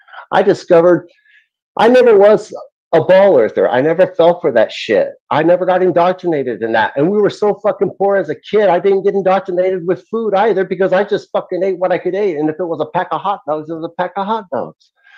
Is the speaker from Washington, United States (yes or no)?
yes; Olympia, Washington, United States; I'm from Olympia, Washington.